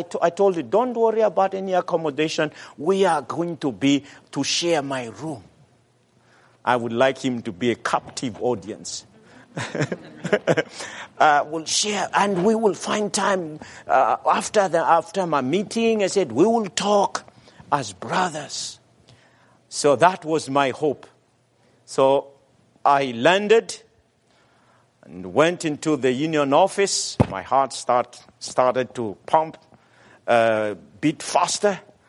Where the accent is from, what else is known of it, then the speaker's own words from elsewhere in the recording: Madagascar; So my part was to go to my home country, Madagascar, and be part of the year-end meetings there.